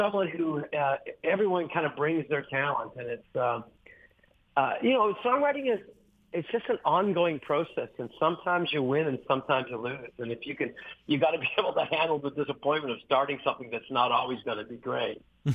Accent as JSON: {"language": "English", "town": "Regina", "region": "Saskatchewan", "country": "Canada", "tie": "born or raised there", "said": "got me up the next night in Regina, my hometown"}